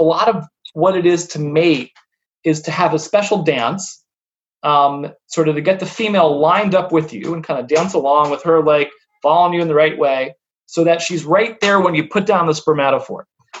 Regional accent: Ohio, United States; I grew up in Central Ohio, but my family my family's from Philadelphia, so we come to visit.

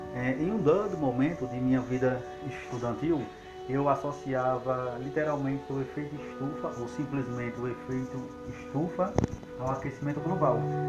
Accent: Northeast Region, Brazil; Eu lembrei ela que eu sou do Nordeste, né?

